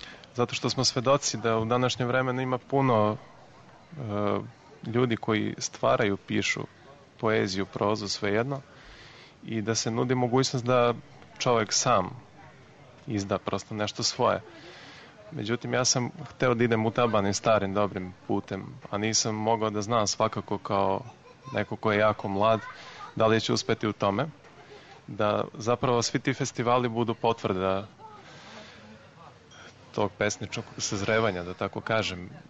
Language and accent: Serbian; Montenegro; pošto ja potičem iz Crne Gore